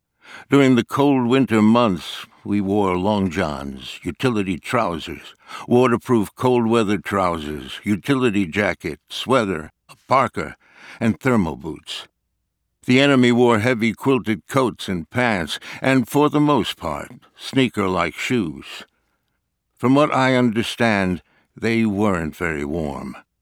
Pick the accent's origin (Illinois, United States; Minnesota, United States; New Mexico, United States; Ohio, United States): Ohio, United States; Cleveland; born there; I was born on May 21st in Cleveland, Ohio. I am 82 years old